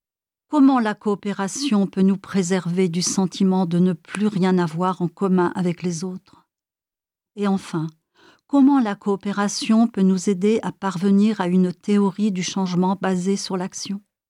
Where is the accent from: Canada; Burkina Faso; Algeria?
Burkina Faso; La thèse fondamentale que je souhaite exposer en tant que Burkinabé